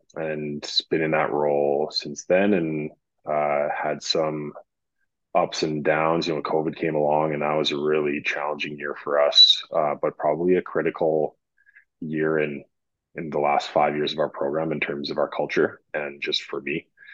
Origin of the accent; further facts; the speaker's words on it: Edmonton, Alberta, Canada; I'm from Edmonton, Alberta.